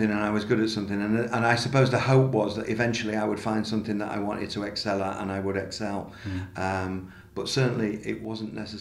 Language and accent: English; Manchester, North West England, United Kingdom; born there; I was born in Manchester to kind of working-class parents